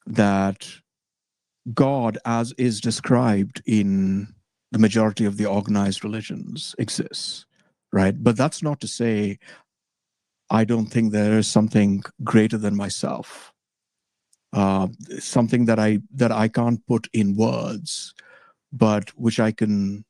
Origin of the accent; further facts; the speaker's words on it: India; moved away as an adult; I was raised, till I was 21, I grew up in India, where I was raised Hindu.